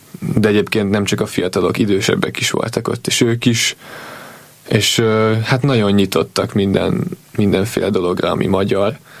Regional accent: Hungary; amikor Lengyelországban megtudják, hogy magyarok vagyunk

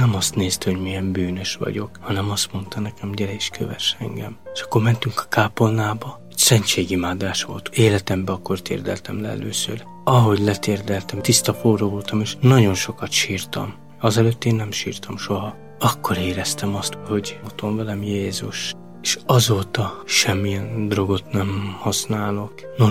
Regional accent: Esztergom, Komárom-Esztergom, Hungary; born there; first language Romani; Hungarian is a second language; Esztergomban születtem egy cigánytelepen, nem tudtam magyarul beszélni, csak cigányul.

